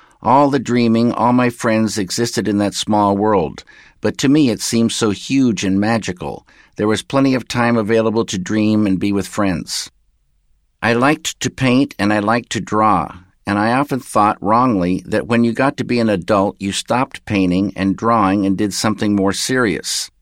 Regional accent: Pacific Northwest, United States; I started out just as a regular person growing up in the Northwest. My father was a research scientist for the Department of Agriculture, studying trees.

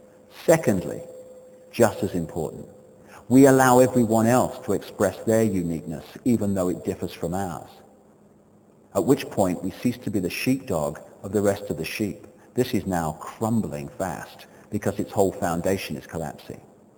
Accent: United Kingdom; Why am I British? I'm British because my parents had sex on a piece of land that someone at the time called Britain.

